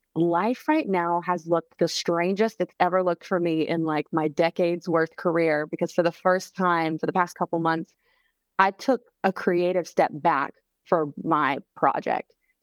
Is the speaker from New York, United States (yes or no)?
no; Charlotte, North Carolina, United States; And I think the last show I did was in March in my hometown of Charlotte.